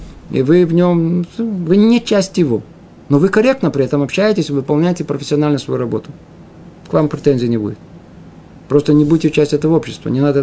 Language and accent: Russian; Moscow, Russia; Кто внутри не видит этого, это нормально, я же из Москвы.